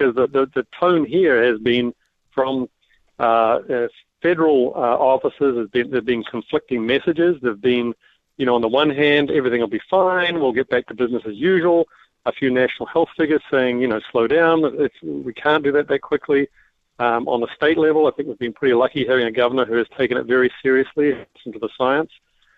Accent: New Zealand; I will be the last Kiwi awful to put any Australian down.

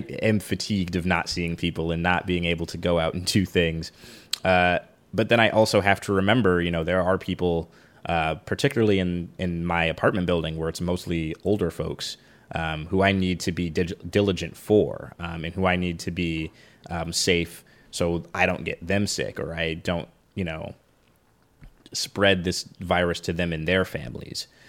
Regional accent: Detroit, Michigan, United States; last year when I first moved back to Detroit, it felt like I wasn't in my hometown anymore.

